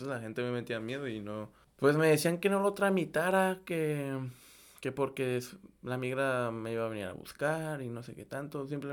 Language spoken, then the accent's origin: Spanish; Colima, Mexico; moved away as an adult; now in Canada; yo soy de Colima. Tengo 25 años.